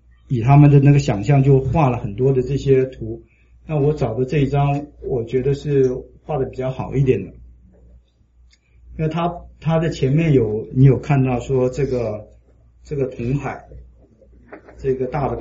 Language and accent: Chinese; China; 我们就是中国人，就是什么都凑合啊